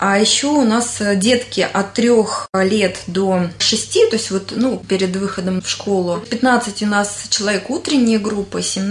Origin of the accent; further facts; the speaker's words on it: Safonovo, Moscow Oblast, Russia; Родилась я в Раменском районе, в деревне Сафоново. И, в общем-то, я, наверное, коренная жительница. Не в общем-то, а коренная. И безумно люблю свой край и горжусь своим краем.